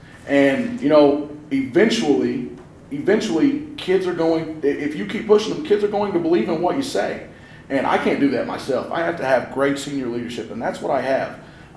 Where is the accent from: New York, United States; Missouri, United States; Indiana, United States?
Indiana, United States; Evansville; my home is Evansville, Bossy. And they can say I'm from Marion all they want, but my home's at Evansville, Bossy.